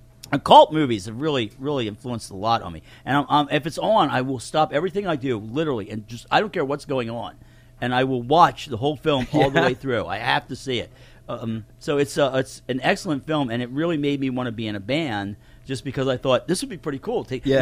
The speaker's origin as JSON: {"language": "English", "town": "Coatesville", "region": "Pennsylvania", "country": "United States", "tie": "born or raised there", "said": "A place called Coatesville, Pennsylvania."}